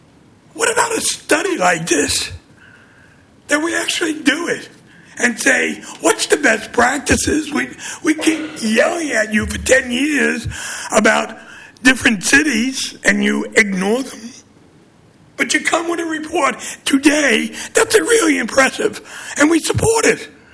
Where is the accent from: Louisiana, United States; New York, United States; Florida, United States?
New York, United States; I grew up in Brooklyn, New York, in Bedford-Stuyvesant.